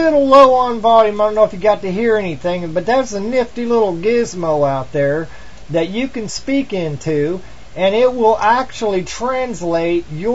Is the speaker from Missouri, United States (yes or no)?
yes; Missouri, United States; Like, I'm from Missouri, so sometimes when I talk, I sound funny or something like that. I sound like a redneck.